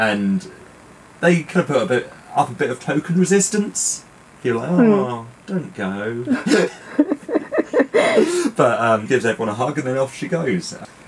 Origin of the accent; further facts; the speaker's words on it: United Kingdom; and being British, that suits me just fine.